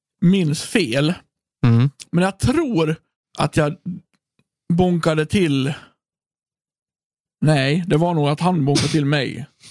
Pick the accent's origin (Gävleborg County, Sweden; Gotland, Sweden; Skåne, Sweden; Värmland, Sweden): Gotland, Sweden; born or raised there